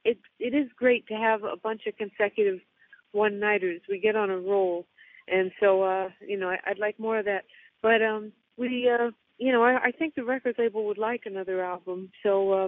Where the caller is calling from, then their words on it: North Carolina, United States; Well, I guess it's mostly Pennsylvania, but, for instance, we're doing this gig in Florida, and I'm calling you from North Carolina.